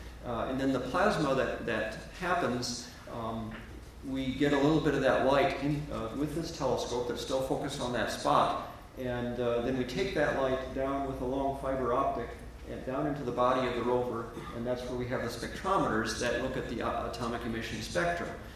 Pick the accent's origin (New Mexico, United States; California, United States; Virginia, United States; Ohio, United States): New Mexico, United States; Los Alamos; there was a huge wildfire in my hometown, Los Alamos.